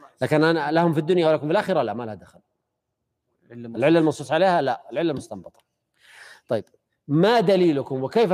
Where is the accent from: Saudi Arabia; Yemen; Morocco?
Morocco; قلنا أنا من المغرب إيش قاعد أقول الملاعق والسكاكين